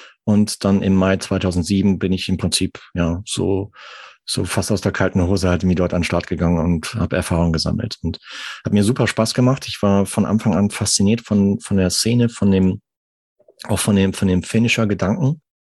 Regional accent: Arnsberg, North Rhine-Westphalia, Germany; Okay, ja, ich komme aus Arnsberg.

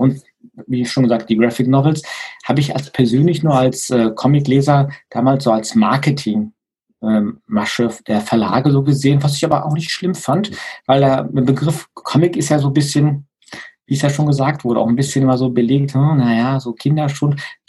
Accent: Herringen, North Rhine-Westphalia, Germany; Ich bin im Dorf aufgewachsen, bei uns in Herringen

